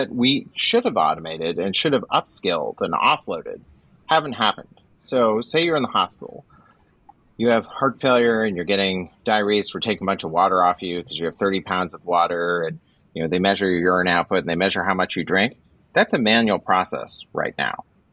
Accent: Washington, United States; me being a good typist growing up outside of Seattle

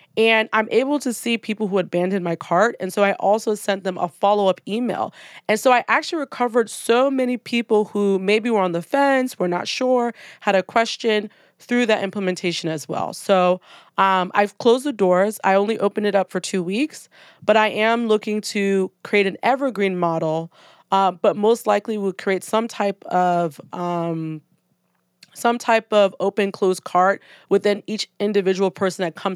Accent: Nigeria; now in United States; I'm Nigerian, it was very important that I'm able to flow in and out of being in Nigeria for part of the year

